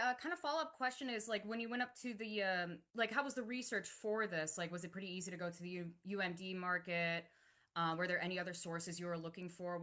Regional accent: Pittsburgh, Pennsylvania, United States; I'm from Pittsburgh, so like she also went to school there.

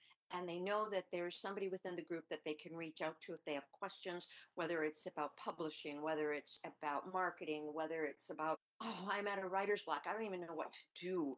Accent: Stillwater, Minnesota, United States; I am part of the White Earth Pebina Band, and I'm come from Stillwater, Minnesota.

